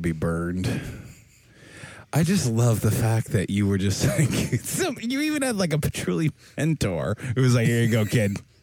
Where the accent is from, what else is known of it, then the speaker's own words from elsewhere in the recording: Orono, Maine, United States; we're both from Orono